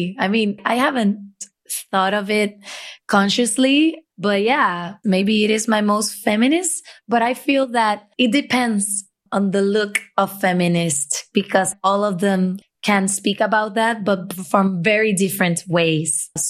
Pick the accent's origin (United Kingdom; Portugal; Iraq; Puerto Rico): Puerto Rico; oh, you think that just because I'm from the Caribbean and our climate is like